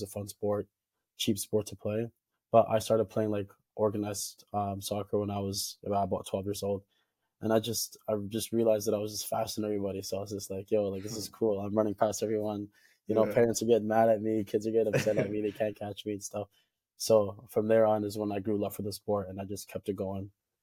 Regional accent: Canada; also born or lived in South Sudan; now in Scotland; And I was born in South Sudan, Africa. So I don't know if a lot of people know where that is. But yeah, I was born there and I immigrated to Canada when I was about 3 years old.

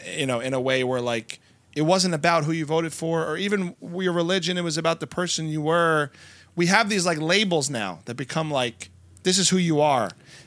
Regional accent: East Coast, United States; how I grew up on the East Coast with a mix of people

